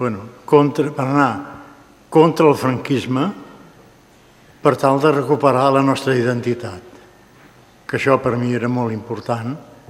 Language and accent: Catalan; Sant Cugat, Catalonia, Spain; sempre he tingut aquesta consciència que sóc un pagès de Sant Cugat.